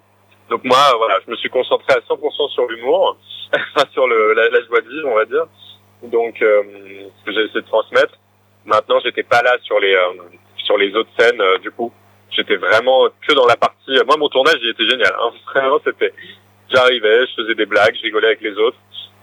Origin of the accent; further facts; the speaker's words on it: Toulouse, Occitanie, France; born there; Je suis né à Toulouse et c'est vraiment ma ville de cœur.